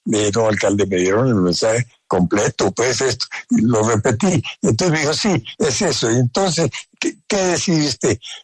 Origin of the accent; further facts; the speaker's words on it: Colombia; Yo, como colombiano, deseo que vuelva a la política